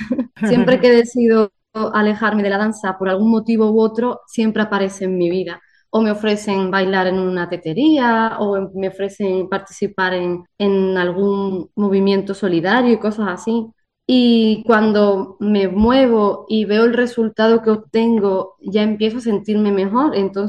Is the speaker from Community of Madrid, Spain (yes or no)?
no; Estepa, Andalusia, Spain; Así que ya sabéis que … significa la danza de Estepa, mi pueblo.